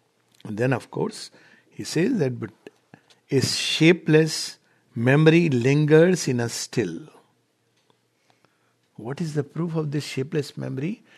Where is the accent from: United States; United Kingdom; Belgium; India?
India; Because in a typical restaurant here, you won't find people talking very loud. But in India, we talk very loudly.